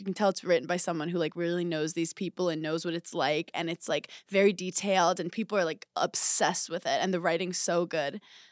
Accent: New York City, New York, United States; And I think it's because I'm from New York City.

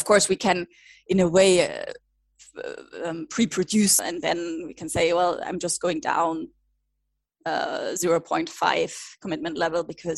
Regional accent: Germany; English is a second language; I come from Germany, which has very tight rules on working hours.

